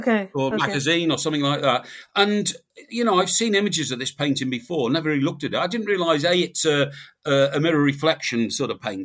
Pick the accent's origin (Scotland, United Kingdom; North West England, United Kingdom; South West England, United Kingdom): North West England, United Kingdom; Chester; I've got some Gaelic ancestry somewhere because I was brought up in Chester, just across the border from Wales.